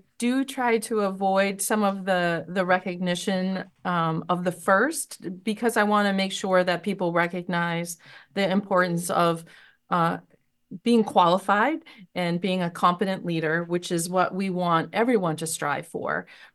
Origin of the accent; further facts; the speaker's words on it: Jay, Maine, United States; also born or lived in Farmington, United States / Lewiston, United States; Well, I'm a proud Mainer, was born in Farmington, Maine, like our governor, grew up in Jay, Maine for a period of time, also lived in Lewiston, Maine through early high school, and then moved away